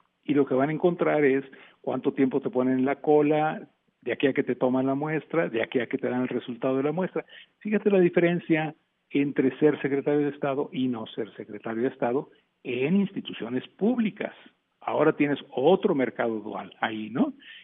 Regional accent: Mexico; empezar a integrarnos como mexicanos

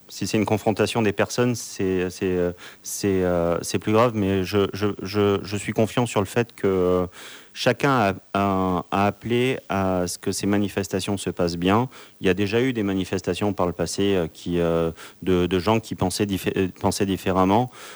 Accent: New Caledonia; On a voté français, on est français, on restera français

